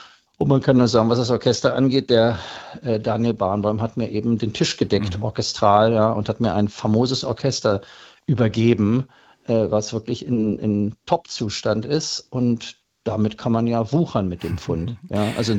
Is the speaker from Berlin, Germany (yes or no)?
yes; Berlin, Germany; Na, ich bin ja hier zu Hause. Ich bin ja aus Berlin und ich wohne ja die ganze Zeit hier gewohnt.